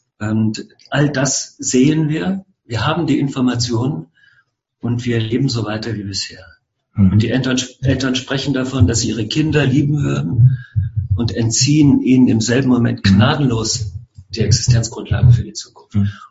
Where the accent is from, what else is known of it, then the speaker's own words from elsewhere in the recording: North Rhine-Westphalia, Germany; Ich komme aus Nordrhein-Westfalen.